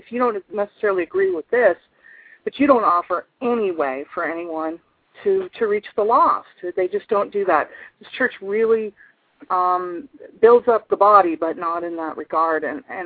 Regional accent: Canada; I'm from Canada. So, and I'm working down here.

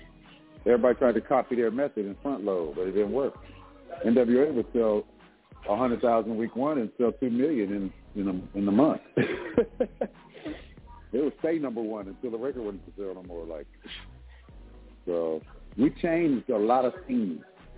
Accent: Ladera Heights, California, United States; I grew up in Ladera Heights, man. All the houses was $1 million when I was a kid.

